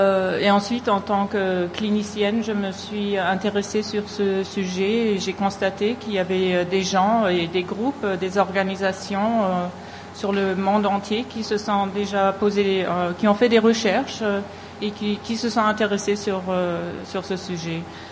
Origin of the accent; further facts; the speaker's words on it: Germany; French is a second language; Je suis d'Allemagne, je suis psychologue clinicienne. Mais j'ai fait mes études en France, à Strasbourg, c'est pour ça que je parle le français, mais je fais pas mal de fautes encore